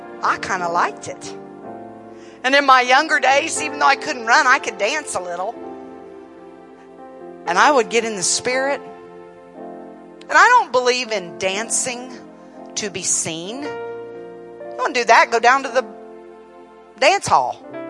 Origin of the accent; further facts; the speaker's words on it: Columbus, Ohio, United States; I was raised in Columbus, Ohio. To me, that was the North.